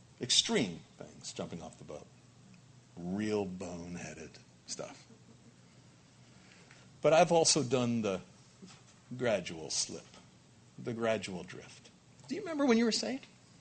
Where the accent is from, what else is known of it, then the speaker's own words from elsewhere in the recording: Long Island, New York, United States; when I was growing up on Long Island, my dad and I would always go out to the Sound, and we'd go fishing